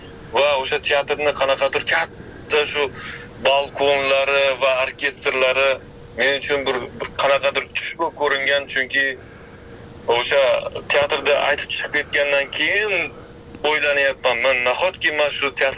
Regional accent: Nukus, Karakalpakstan, Uzbekistan; born there; Nukusda tug'ilganman.

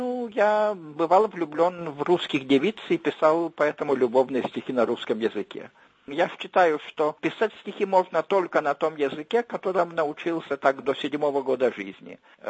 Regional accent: Lithuania; first language Lithuanian; Russian is a second language; О литовцах, это мой родной язык

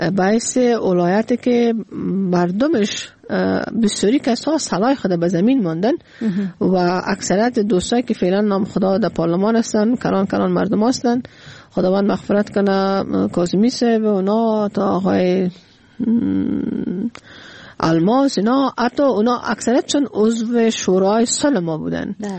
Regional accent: Kabul, Afghanistan; ما از کابل اومدیم،

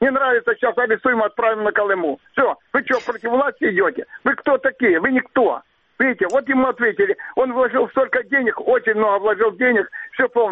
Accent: Crimea, Ukraine; Да, я из Крыма

